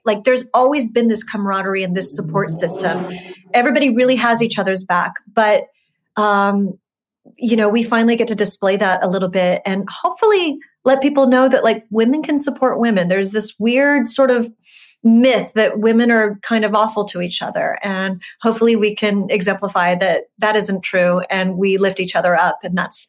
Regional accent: Huntington Beach, California, United States; Isn't that weird? I'm from Huntington Beach.

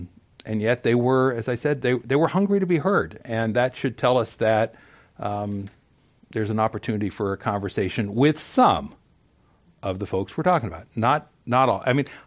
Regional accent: California, United States; as a Californian and as a Bay Area or Silicon Valley resident.

